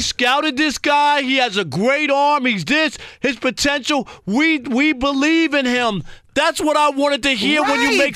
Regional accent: Queens, New York, United States; I grew up in Queens.

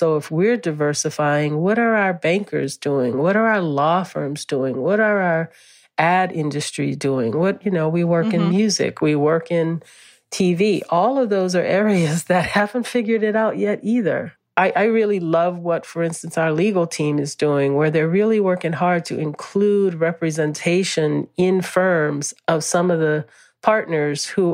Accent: New Orleans, Louisiana, United States; since I was a little girl growing up in New Orleans.

